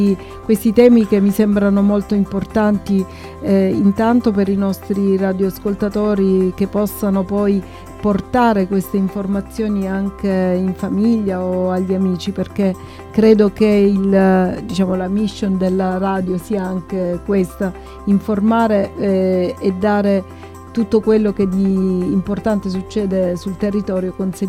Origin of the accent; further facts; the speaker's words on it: Apulia, Italy; quindi come pugliesi siamo orgogliosi anche di questo